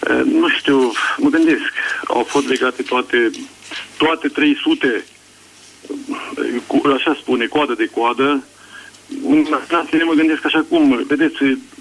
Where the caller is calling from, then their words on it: Maramureș County, Romania; din Maramureș